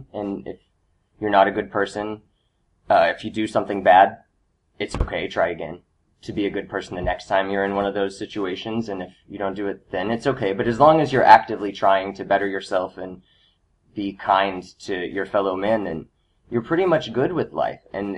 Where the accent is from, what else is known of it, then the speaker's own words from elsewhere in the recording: Dallas, Texas, United States; Dallas, Texas.